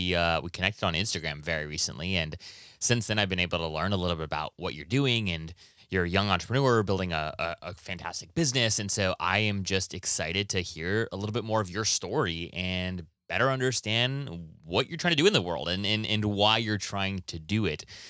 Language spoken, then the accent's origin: English; Hawaii, United States; Like, I'm from Hawaii, right? And so no one played hockey in Hawaii, right?